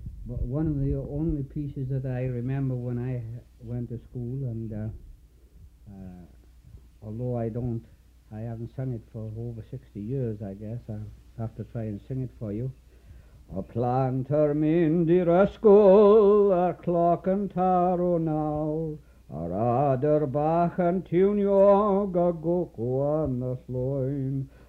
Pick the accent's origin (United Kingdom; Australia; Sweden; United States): United Kingdom; Tredegar, Wales; also born or lived in Neath; But my school days were mainly in Tredegar, a school called Nantibu School.